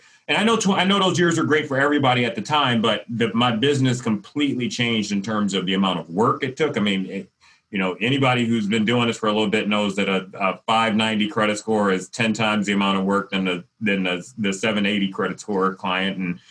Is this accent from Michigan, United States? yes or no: yes; Detroit, Michigan, United States; moved away as an adult; And just real quick, I was born and raised in Detroit.